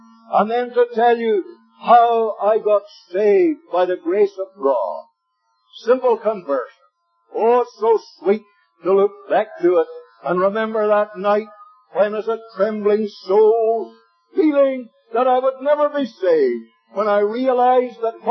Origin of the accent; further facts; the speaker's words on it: Ballymena, Northern Ireland, United Kingdom; also born or lived in Lurgan; Now, I was born in Lurgan, but I'm not a Lurgan man. The Lurgan brethren don't like to say that. I'm not a Lurgan man. I'm a Ballymena man. I came to live here in 1928.